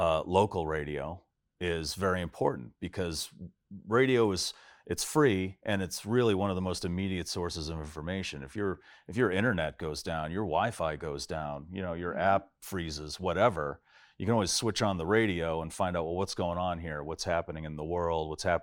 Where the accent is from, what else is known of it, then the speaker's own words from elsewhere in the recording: Natick, Massachusetts, United States; But yeah, growing up in Natick, it's the halfway point between Boston and Worcester.